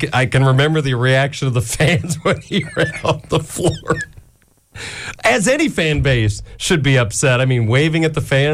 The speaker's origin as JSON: {"language": "English", "region": "Illinois", "country": "United States", "tie": "born or raised there", "said": "And, of course, growing up in Illinois, being an Illinois fan, I started saying, yeah, I remember that game at the Assembly Hall in Champaign."}